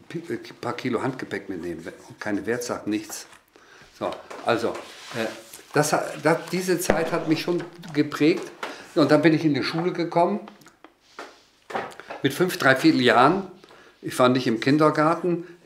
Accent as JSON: {"language": "German", "region": "Lower Saxony", "country": "Germany", "tie": "born or raised there", "said": "ich bin da in Südoldenburg zur Welt gekommen. Und zwar in einem Barackenlager haben wir da gelebt. Und zwar 8 Jahre haben wir entweder in dem Barackenlager, also mit Plumpsklo und Ziehbrunnen."}